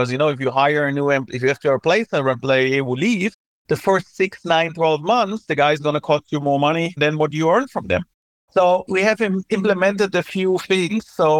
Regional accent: Germany; now in Asia; I'm originally from Germany, moved to Asia in 1997

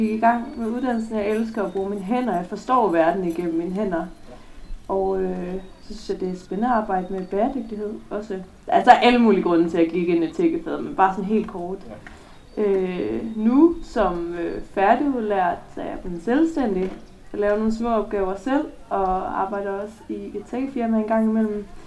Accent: Aarhus, Central Denmark Region, Denmark; Jeg kommer fra Aarhus og bor også i Aarhus nu

